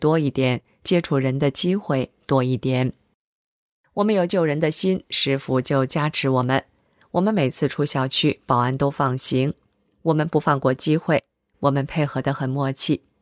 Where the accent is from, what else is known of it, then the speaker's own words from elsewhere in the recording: Wuhan, Hubei, China; 告诉他们我们是武汉来的，讲了武汉病毒的真相。